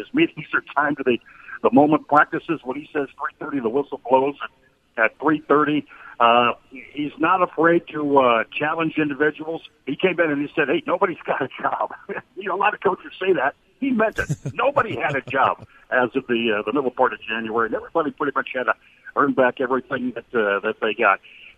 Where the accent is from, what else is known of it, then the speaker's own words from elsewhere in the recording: Chicago, Illinois, United States; born there; I mean, I was born in Chicago, and I live about 30 miles west of Chicago.